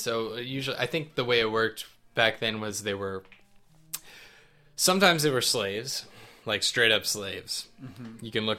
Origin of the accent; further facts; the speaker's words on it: Kentucky, United States; now in Austin, United States; That's my wife, who, you know, we're both Kentuckians, and we were growing up in Kentucky.